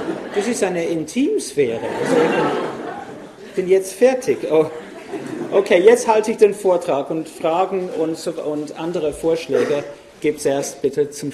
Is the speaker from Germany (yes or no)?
no; England, United Kingdom; German is a second language; moved away as an adult; now in Austria; Ich bin Engländer, wie man sieht und hört.